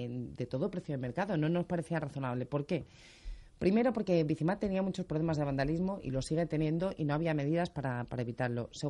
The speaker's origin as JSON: {"language": "Spanish", "town": "Madrid", "region": "Community of Madrid", "country": "Spain", "said": "y aquí hablo como madrileña"}